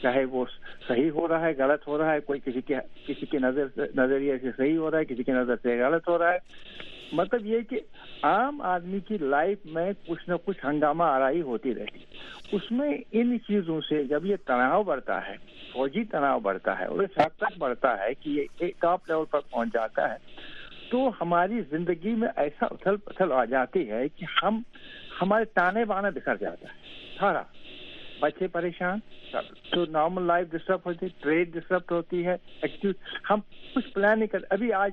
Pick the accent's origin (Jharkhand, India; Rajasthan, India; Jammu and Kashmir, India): Jammu and Kashmir, India; हम इसी में पले बड़े हुए हैं